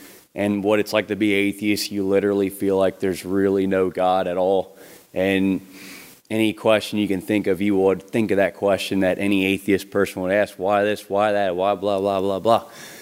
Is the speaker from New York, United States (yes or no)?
no; Cincinnati, Ohio, United States; I'm from Cincinnati, Ohio. I was raised in church my whole life.